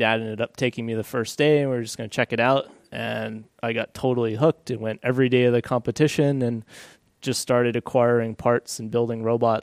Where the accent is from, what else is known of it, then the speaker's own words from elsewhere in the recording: New Mexico, United States; He was in Los Alamos, which I grew up in New Mexico. It was only a couple hours away.